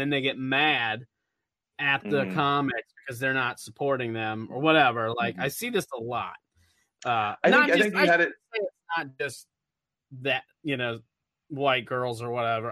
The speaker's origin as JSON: {"language": "English", "region": "Midwest", "country": "United States", "said": "I believe it. I'm from the Midwest."}